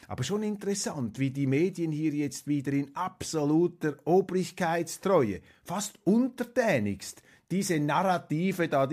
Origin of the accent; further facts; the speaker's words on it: Switzerland; Als Schweizer müssen wir sowieso immer wieder realisieren, dass wir nur ein sehr begrenztes Verständnis dieser kriegerischen und politischen Zusammenhänge haben